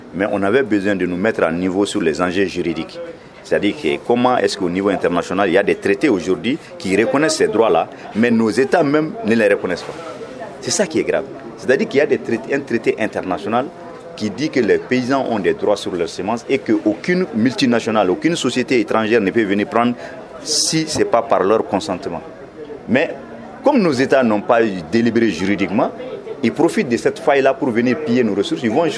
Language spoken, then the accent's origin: French; Mali; Je viens du Mali, je suis paysan au Mali